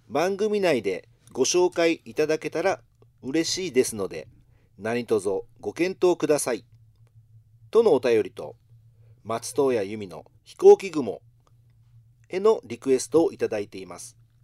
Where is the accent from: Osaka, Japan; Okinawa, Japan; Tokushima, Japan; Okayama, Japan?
Okinawa, Japan; 自衛官の父が沖縄勤務していたので、子どもの頃も沖縄に住んでいたんですよ。